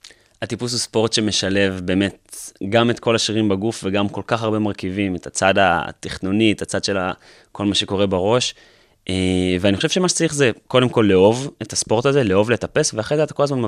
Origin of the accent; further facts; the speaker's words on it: Jerusalem, Jerusalem District, Israel; אני ירושלמי, זה היה במחה, רבע שעה מהבית